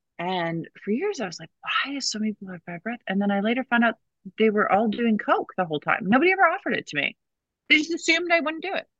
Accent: Minnesota, United States; So my husband and I grew up in Minnesota.

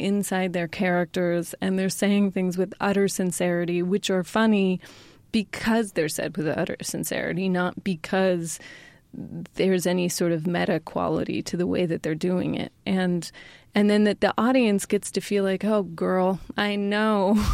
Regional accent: Sacramento, California, United States; Yeah, that's my hometown.

